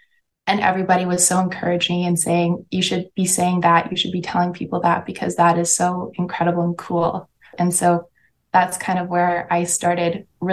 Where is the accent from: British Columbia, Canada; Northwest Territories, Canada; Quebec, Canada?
Northwest Territories, Canada; I do a lot of just telling stories of my life growing up in the North when I was a kid and the different things that my grandparents or my dad taught me.